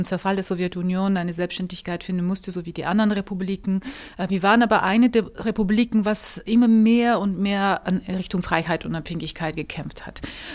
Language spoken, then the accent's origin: German; Georgia; Und diese Liebe zu meiner Heimat habe ich eben nie verloren, weil ich wusste, und das weiß ich immer noch, dass die Menschen in Georgien auch etwas ganz Besonderes sind